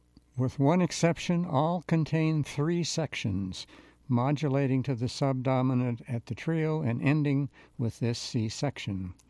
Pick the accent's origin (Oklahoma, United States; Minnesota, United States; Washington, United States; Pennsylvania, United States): Washington, United States; Tacoma; Actually, he died in Tacoma, Washington, my hometown.